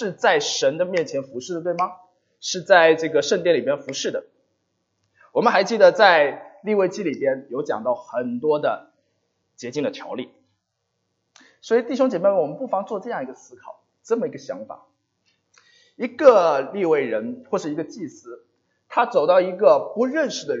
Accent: Jiangxi, China; 我来自江西，我知道我家里发生过一些的，我的邻居等等

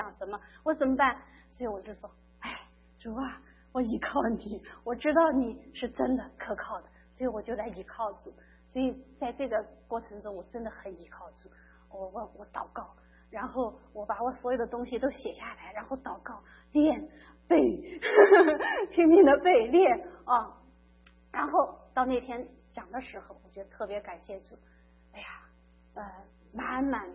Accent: South China, China; accent: southern; now in United States; 因为我这个南方人，人家不收我讲中文，说虽然我们是中国人，但是人家觉得我们南方人有口音啊，

